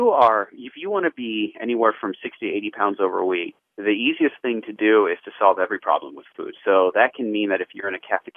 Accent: Santa Clarita, California, United States; I grew up in Los Angeles, actually where Magic Mountain is, Santa Clarita, and attended UC Berkeley for mathematics.

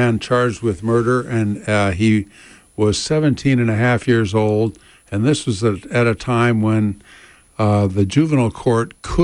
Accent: Pacific Beach, California, United States; And we moved, eventually lived in, and I was raised in Pacific Beach.

